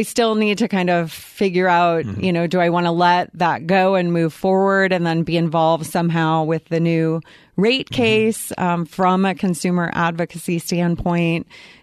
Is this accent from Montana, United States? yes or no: no; Minneapolis, Minnesota, United States; now in Arizona, United States; I mean, I come from Minneapolis originally.